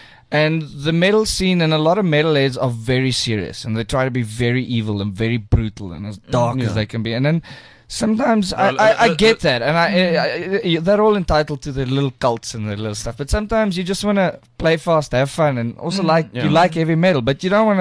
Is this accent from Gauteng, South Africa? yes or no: yes; Johannesburg, Gauteng, South Africa; born there; Ons is in Johannesburg gebore.